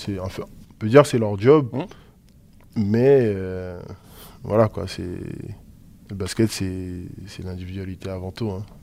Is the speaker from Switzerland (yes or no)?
no; Guadeloupe, France; moi j'ai grandi en Guadeloupe où les joueurs ne sont pas payés et je connaissais que la Guadeloupe, quoi.